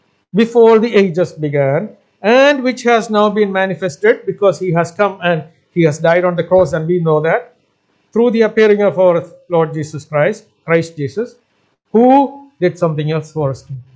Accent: India; Not only because we are from India

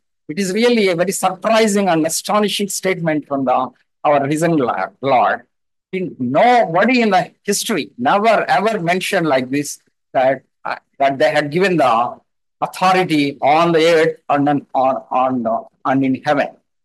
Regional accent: India; first language Telugu; English is a second language; Even I was referring my mother tongue Telugu Bible.

